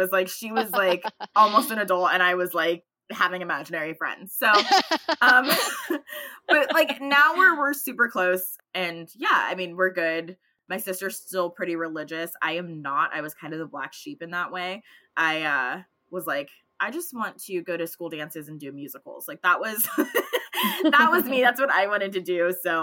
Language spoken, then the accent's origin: English; Santa Clara, California, United States; I grew up in Santa Clara, California. I went to high school in Cupertino, California.